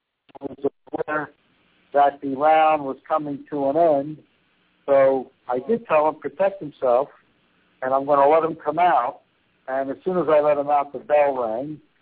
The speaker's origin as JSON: {"language": "English", "town": "Atlantic City", "region": "New Jersey", "country": "United States", "tie": "born or raised there", "said": "Although I was born and reared in Atlantic City, most of my training came in Philadelphia"}